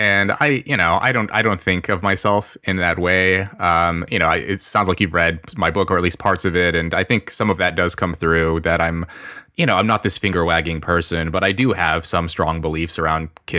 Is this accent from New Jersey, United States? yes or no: no; Los Angeles, California, United States; I was born into poverty in Los Angeles.